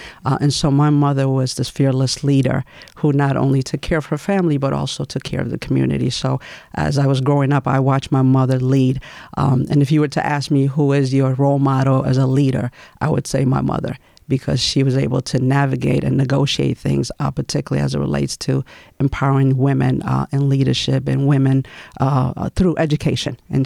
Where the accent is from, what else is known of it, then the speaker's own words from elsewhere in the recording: The Bronx, New York, United States; So growing up in the Bronx, part of it is that I went to a very large high school.